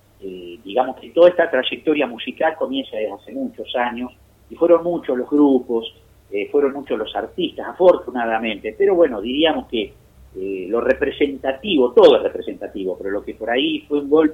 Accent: Argentina; Y te puedo asegurar que como la Argentina, otro país no hay. La Argentina uh-huh. tiene todo lo que otros países están deseando, nosotros lo tenemos.

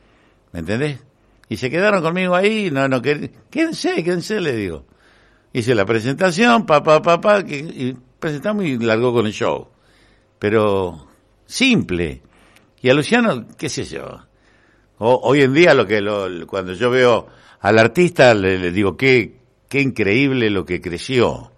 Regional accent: Luján, Buenos Aires Province, Argentina; Vos decís, soy de Luján. Ah, Luján.

